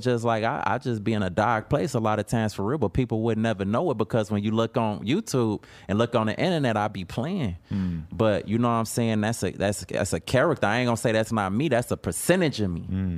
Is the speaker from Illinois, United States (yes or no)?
yes; Chicago, Illinois, United States; but forget I'm from Chicago for real. Motherfuckers don't play like that from Chicago.